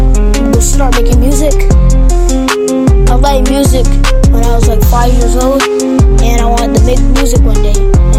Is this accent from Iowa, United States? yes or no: no; Ohio, United States; And so yeah, it's … I'm out. Peace. Oh yeah, and I'm from Ohio too